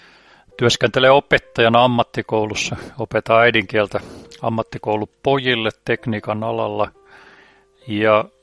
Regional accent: Piikkiö, Southwest Finland, Finland; Niin mä olen kotoisin Varsinais-Suomesta tuolta Piikkiöstä Turun läheltä.

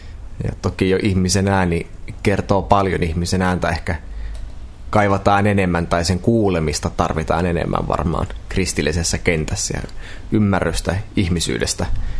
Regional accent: Kokkola, Central Ostrobothnia, Finland; first language Swedish; Finnish is a second language; No mun äidinkieli on itse asiassa ruotsi. Mä oon syntynyt kaksikieliseen perheeseen Kokkolassa vuonna 1993.

